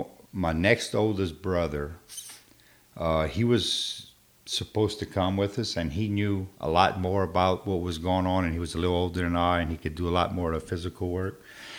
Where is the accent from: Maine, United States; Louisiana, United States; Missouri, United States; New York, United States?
Louisiana, United States; Chauvin; now in Houma, United States; Originally, we're from Chauvin, which is probably about 20 miles further south, which we call down the bayou. Mm-hmm. And I grew up there, and I moved to HOMA in 1993.